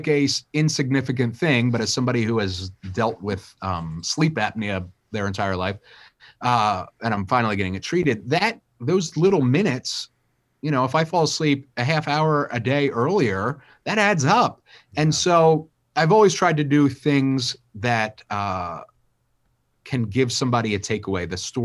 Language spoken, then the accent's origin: English; Wilmington, Delaware, United States; I mean, that's like, I'm a kid from Wilmington, Delaware.